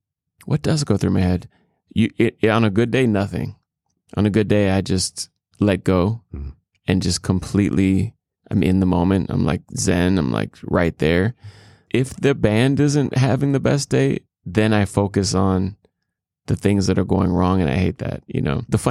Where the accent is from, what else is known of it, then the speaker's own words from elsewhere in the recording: Minneapolis, Minnesota, United States; I'm from Minneapolis, so … was like huge, huge, huge, huge.